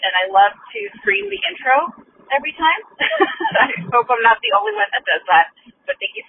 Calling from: California, United States; I'm calling from the Bay Area

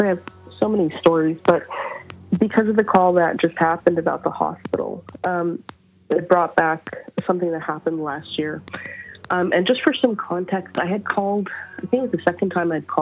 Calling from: Montreal, Quebec, Canada; from Montreal, Quebec.

